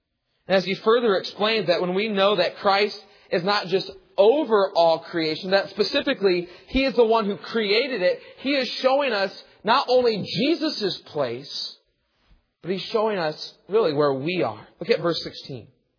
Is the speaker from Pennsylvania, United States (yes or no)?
no; Michigan, United States; I'm thinking specifically, because I'm from Michigan, of the mascot of the Ohio State Buckeyes.